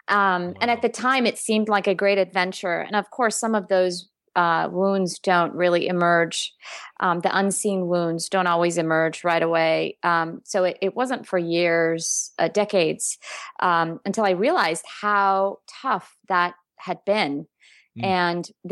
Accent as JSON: {"language": "English", "town": "Tehran", "region": "Tehran Province", "country": "Iran", "said": "I was born in Iran. I was born in Tehran. I'm actually a Tehran girl."}